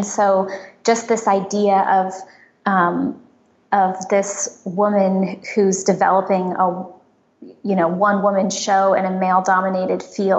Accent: San Francisco, California, United States; But I will say that, so I grew up in San Francisco

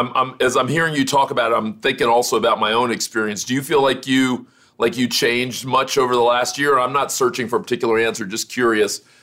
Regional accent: Miami, Florida, United States; Oh, nice. I'm from Miami originally.

